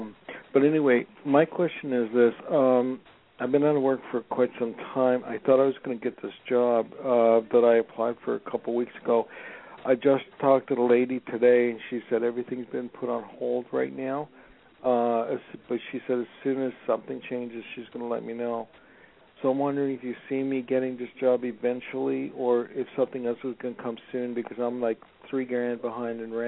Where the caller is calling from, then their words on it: Los Angeles, California, United States; I'm calling from Los Angeles.